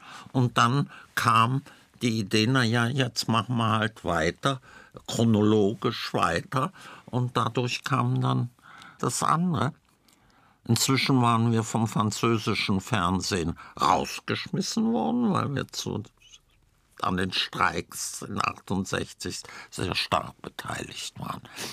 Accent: Frankfurt, Hesse, Germany; born there; Ich bin ja nur zufällig in Frankfurt geboren.

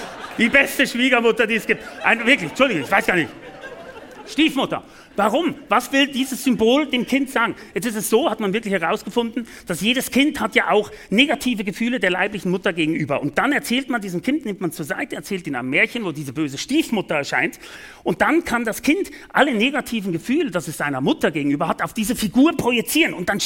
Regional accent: Switzerland; man kann den Wolf ab Herbst bei uns in der Schweiz präventiv abschießen

